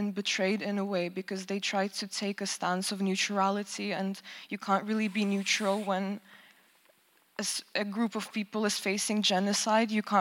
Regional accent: Ukraine; first language Russian; English is a second language; I grew up in East Ukraine, so it's very Russified, kind of. I spoke Russian growing up and I consumed Russian culture

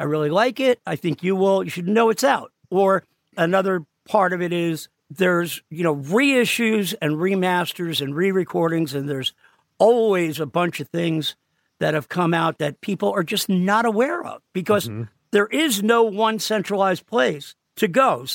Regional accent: New Jersey, United States; In fact, I grew up in Jersey, and I was so nuts about music.

